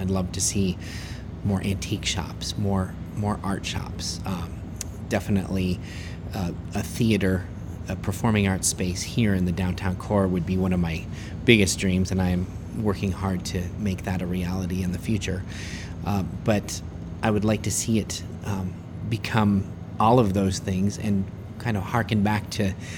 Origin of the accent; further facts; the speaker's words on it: Colorado, United States; back in the days when I grew up near Cripple Creek, it was a place of antiques, arts, a lot of good restaurants